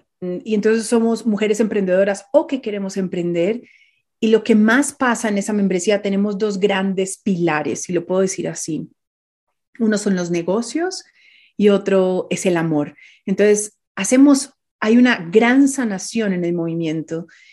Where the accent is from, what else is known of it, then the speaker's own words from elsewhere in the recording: Colombia; en mi país, en Colombia.